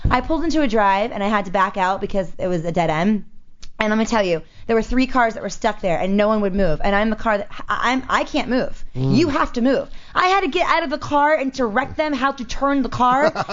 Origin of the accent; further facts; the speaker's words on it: East Coast, United States; And I grew up on the East Coast. I'll tell you what, East Coast drivers are way better than over